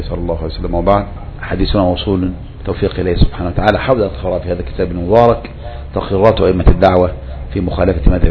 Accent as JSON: {"language": "Arabic", "country": "Egypt", "said": "عندنا في مصر الآن حرسها الله"}